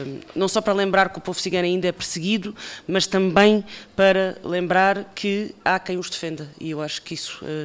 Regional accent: Alentejo, Portugal; mas eu, como alentejana, também sei que as nossas tradições e as nossas identidades

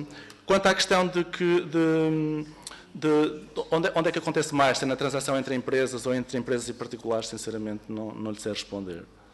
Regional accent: Miranda do Douro, Norte, Portugal; eu por acaso sou de Miranda do Douro, portanto, encostado à Espanha

